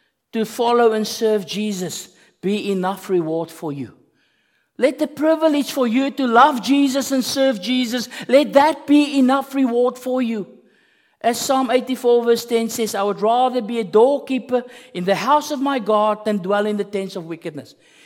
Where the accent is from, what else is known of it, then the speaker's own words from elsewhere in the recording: South Africa; I remember when I was in America, when I studied there, and I always had the sense that as a South African, you're a little bit of an outcast.